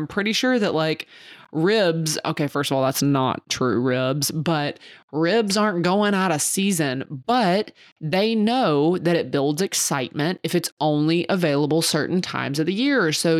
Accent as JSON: {"language": "English", "region": "the South", "country": "United States", "said": "I said dressing because I'm from the South, y'all."}